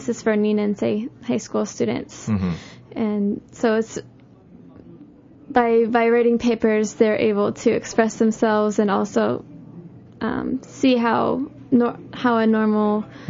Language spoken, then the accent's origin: English; Vermont, United States; now in Hawaii, United States; I come from Vermont. Uh-huh. So I grew up there, but then I moved to Hawaii.